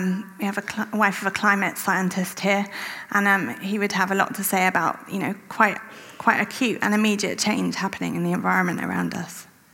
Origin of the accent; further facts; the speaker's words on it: England, United Kingdom; accent: English; I had an English passport. My parents were English. My accent was pleasingly English to everyone around me. And I had arrived most recently from England, but England didn't feel eve